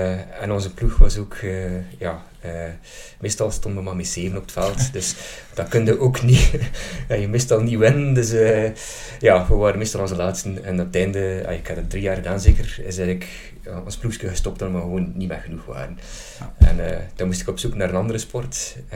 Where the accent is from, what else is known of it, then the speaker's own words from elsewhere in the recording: Kaprijke, East Flanders, Belgium; In het rustige Kaprijke, in het Meetjesland hier.